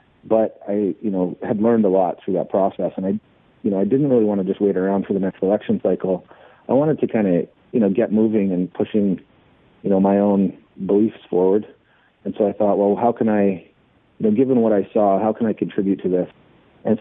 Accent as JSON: {"language": "English", "country": "Canada", "said": "I'm from Canada originally, and I got into businesses in Canada when I was pretty young."}